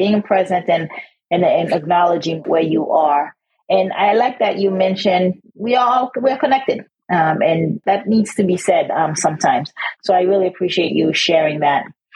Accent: Haiti; I'm from Haiti, and sometimes we don't always have fresh, clean water.

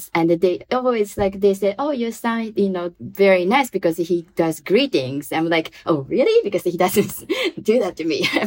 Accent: Japan; I'm from Japan.

